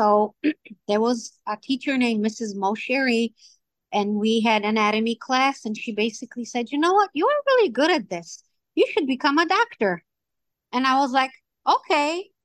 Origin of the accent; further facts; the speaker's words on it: Poland; moved away; also born or lived in Hamtramck; I was actually an immigrant. I immigrated with my family from Poland in 1980 and lived with my grandma in Hamtramck, where a lot of the Polish people live.